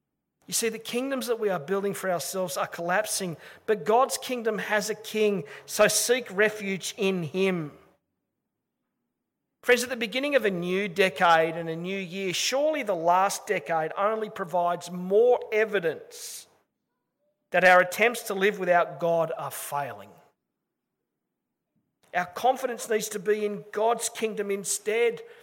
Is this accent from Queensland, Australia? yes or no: no; Sydney, New South Wales, Australia; Growing up in Sydney, my grandma used to take me to visit my auntie Millie.